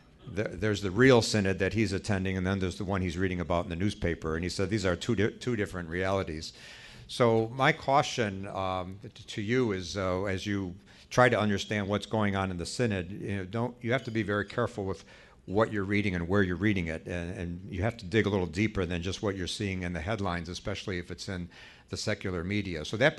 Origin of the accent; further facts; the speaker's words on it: Chicago, Illinois, United States; now in Springfield, United States; Now, when I've been now in Springfield for the past 5 years, and I grew up in Chicago. I was a priest in Chicago, an auxiliary bishop here in Chicago.